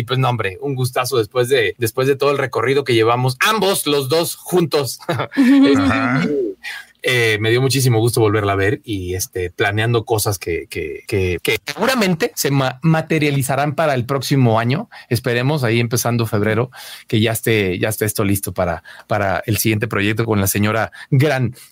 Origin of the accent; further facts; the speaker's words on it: Tijuana, Baja California, Mexico; Yo soy de Tijuana, Baja